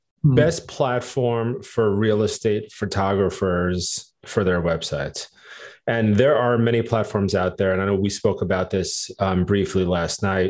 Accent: Long Island, New York, United States; All right. … from Long Island, New York, my hometown.

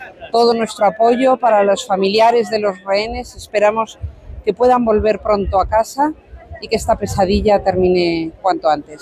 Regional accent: Madrid, Community of Madrid, Spain; como cristiana y como madrileña, como española

